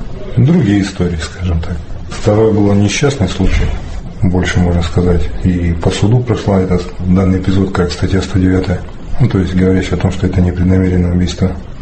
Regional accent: Nizhny Tagil, Sverdlovsk Oblast, Russia; Да, я родом из Нижнего Тагила. Проживал там, был мастером по приемке цветного металла.

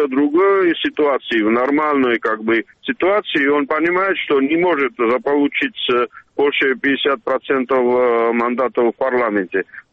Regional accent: Georgia; какой-то опыт, который и я, и все грузины, которые живут и участвуют или наблюдают политическими процессами в нашей стране за последние 30 лет

